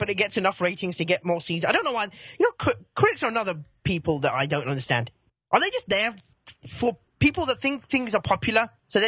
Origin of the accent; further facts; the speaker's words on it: India; Like, I'm Indian, so I kind of get it because we have similar cultures.